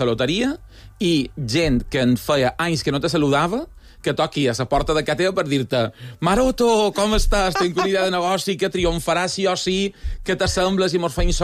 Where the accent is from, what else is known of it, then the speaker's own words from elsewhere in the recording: Palma, Balearic Islands, Spain; des que m'he mudat no és el meu mercat, jo som de Pere Grau